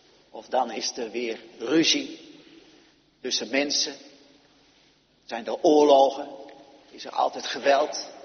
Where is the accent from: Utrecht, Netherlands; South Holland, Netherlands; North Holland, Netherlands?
Utrecht, Netherlands; Westbroek; De omgeving van Westbroek, waar ik opgegroeid ben.